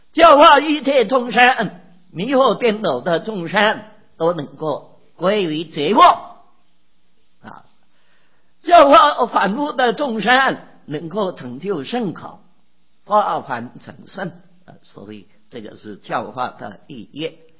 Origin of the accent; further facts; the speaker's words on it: China; 对美国人他所说的就是美国话，对我们中国人讲的就是中文啊。